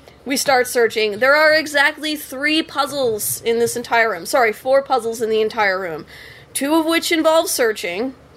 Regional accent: Sarnia, Ontario, Canada; So I was back in Sarnia, in my hometown

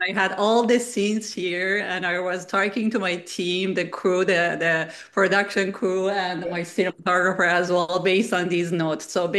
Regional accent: Los Angeles, California, United States; because I'm basically from Los Angeles. I came from Los Angeles to here and I have all my connection and network in Los Angeles.

